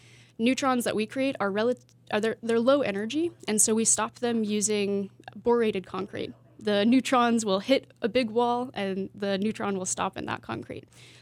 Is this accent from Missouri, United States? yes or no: yes; Branson, Missouri, United States; now in Seattle, United States; Yeah, I'm actually from Branson, Missouri, and moved out to the Seattle area 3 years ago.